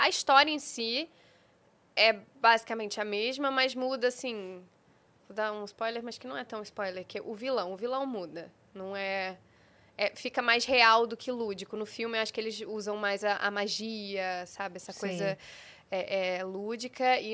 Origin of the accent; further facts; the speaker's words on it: Rio de Janeiro, Brazil; accent: carioca; eu sou do Rio. Então, eu tenho o meu sotaque, né? O meu sotaque chiado.